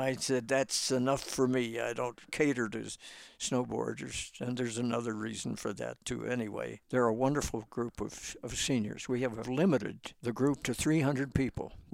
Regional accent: Pittsburgh, Pennsylvania, United States; now in Colorado, United States; I grew up in Pittsburgh, and after I'd seen Colorado, I couldn't get back here fast enough.

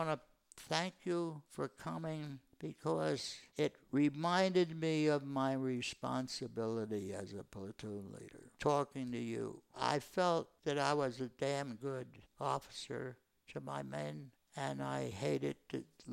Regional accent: United States; born there; I was proud to be an American citizen.

